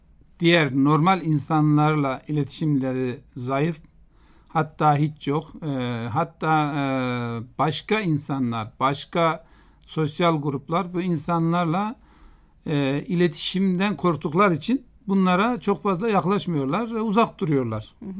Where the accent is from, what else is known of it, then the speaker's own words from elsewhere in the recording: Kayseri, Turkey; Ben aslen Kayserliyim. 1964 doğumluyum.